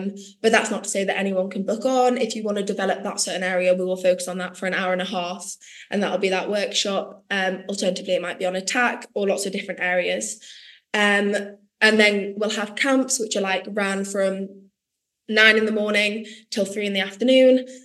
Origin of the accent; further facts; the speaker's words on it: North East England, United Kingdom; As I said, like I grew up in the Northeast, and I think I just got that really strong connection to the Northeast.